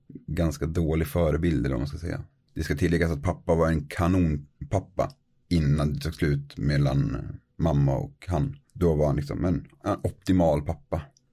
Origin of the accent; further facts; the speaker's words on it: Gävle, Gävleborg County, Sweden; hemma i Gävle